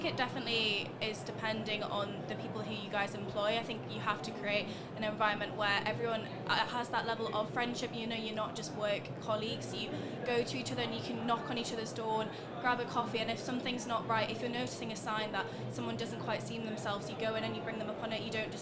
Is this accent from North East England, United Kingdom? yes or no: yes; Newcastle, North East England, United Kingdom; I'm from Newcastle, but I'm currently a student at the University of York studying English literature.